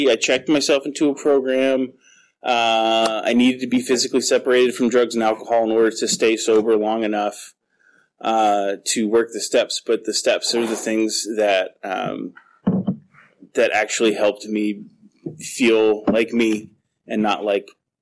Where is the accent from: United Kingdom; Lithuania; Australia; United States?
United States; Ohio; moved away as an adult; I am originally from Ohio. A little over three years ago, I moved here because I have a brother who lives here.